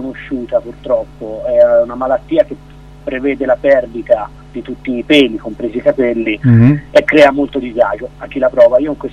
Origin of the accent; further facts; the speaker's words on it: Tuscany, Italy; Ho 30 anni, quindi sono un artista ormai, anche se bello grandicello. E sono toscano.